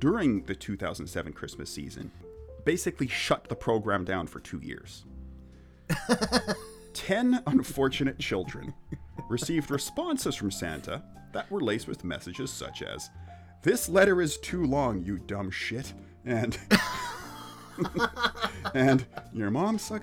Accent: Canada; but growing up in Canada

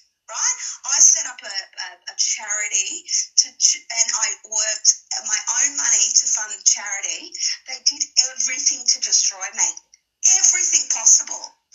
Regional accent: Australia; Not just as Australian, not just as Aboriginal people, not just Australian, but people of the world.

